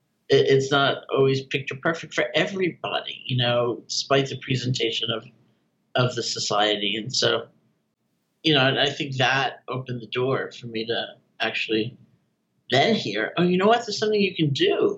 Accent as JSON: {"language": "English", "town": "New York City", "region": "New York", "country": "United States", "tie": "born or raised there", "said": "I was 18 years old. I grew up in New York City. I was going to college in Buffalo."}